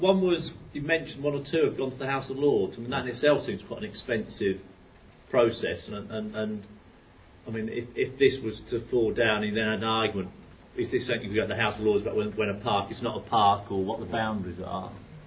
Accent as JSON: {"language": "English", "town": "Northampton", "region": "East Midlands", "country": "United Kingdom", "said": "I mean, I'm originally from Northampton."}